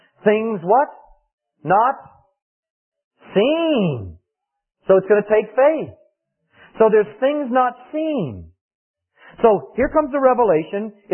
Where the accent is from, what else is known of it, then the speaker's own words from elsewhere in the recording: Danville, Virginia, United States; like a lot of people do in my hometown of Danville, Virginia, this Southern preachers